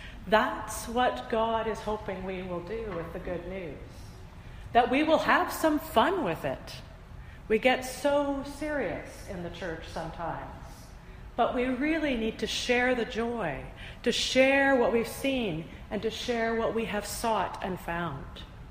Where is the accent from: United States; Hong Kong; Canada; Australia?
Canada; I remember the pride I had in being a Canadian